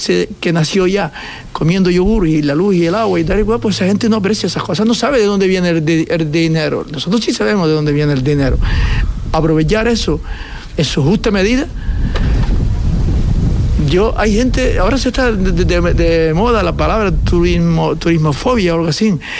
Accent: Canary Islands, Spain; Nosotros a veces como majoreros, yo sí puedo criticarme yo mismo, que yo soy más majorero.

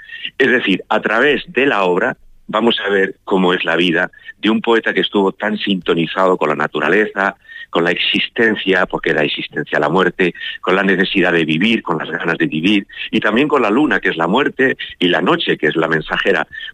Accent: León, Castile and León, Spain; Yo soy de León, por ejemplo, y eso es más serio. Ahí están bajo 10 grados.

